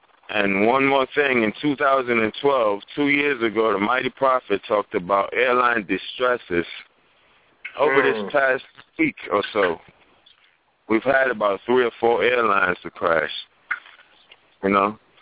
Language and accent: English; Sierra Leone; And originally I'm from Sierra Leone